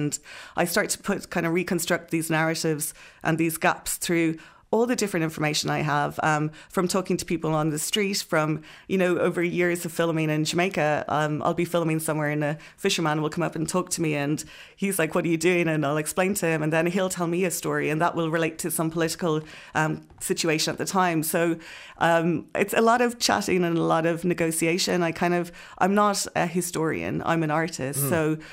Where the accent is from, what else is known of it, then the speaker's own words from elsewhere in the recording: Ireland; no, I'm from the Republic.